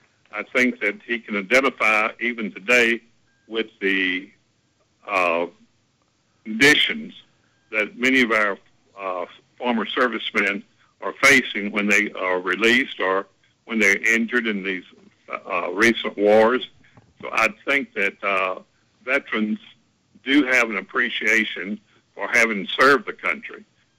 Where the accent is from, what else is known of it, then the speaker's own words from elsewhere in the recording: Leesville, Louisiana, United States; I was able to talk a local draft board doctor in my hometown of Leesville to reclassify me